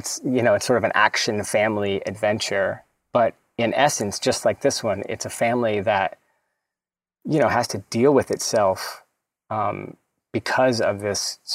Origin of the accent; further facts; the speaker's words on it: the South, United States; I was so like aggrieved as a Southerner.